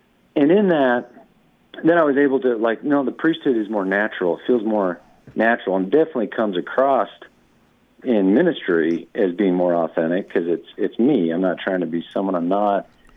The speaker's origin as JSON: {"language": "English", "town": "Worland", "region": "Wyoming", "country": "United States", "tie": "born or raised there", "said": "I grew up in Worland, Wyoming, just a little farming town, north-central part of the state of Wyoming. And yes, we grew up Catholic."}